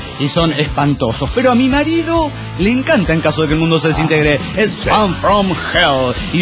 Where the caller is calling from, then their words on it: Oruro, Bolivia; de Oruro.